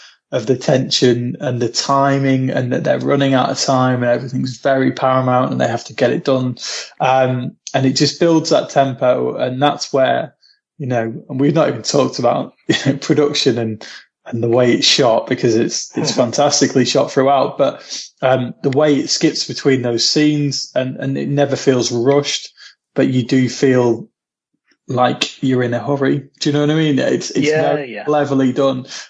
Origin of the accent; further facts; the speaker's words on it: East Midlands, United Kingdom; now in Manchester, United Kingdom; I'm from Lincolnshire. I'm from like the Shire.